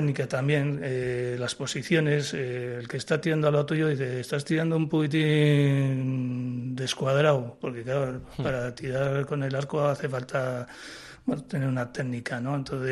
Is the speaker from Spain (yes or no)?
yes; Bilbao, Basque Country, Spain; yo soy de Bilbao, yo vivo en Bilbao